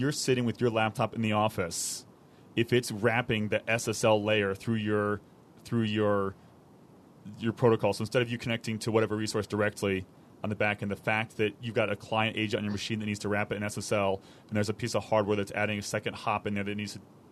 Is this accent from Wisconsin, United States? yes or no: no; San Francisco, California, United States; from San Francisco, arguing with Gabe Knuth from Omaha.